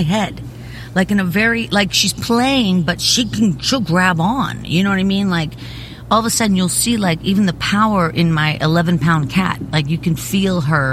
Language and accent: English; Pittsburgh, Pennsylvania, United States; I've always had cats. And, but when I had cats, you know, growing up in Pittsburgh, it was like cats were, I don't know, they were like, I don't mean to say dispensable